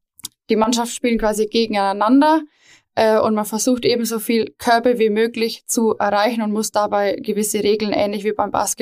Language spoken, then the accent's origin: German; Weichtungen, Bavaria, Germany; Ich bin in Weichtungen groß geworden. Mein Opa hat die DJK Weichtungen gegründet. Von daher, mein Herz schlägt für Weichtungen. Mein Papa, Abteilungsleiter Fußball früher, mein Bruder jetzt. Wir sind in Weichtungen verwurzelt.